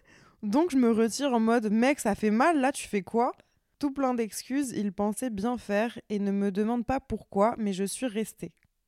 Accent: Lille, Hauts-de-France, France; Comme je viens de Lille, je me dis qu'il va m'emmener sur Paname

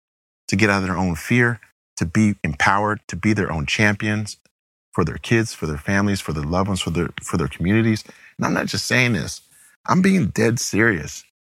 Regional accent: Seattle, Washington, United States; I grew up in Seattle, there's gray skies all the time.

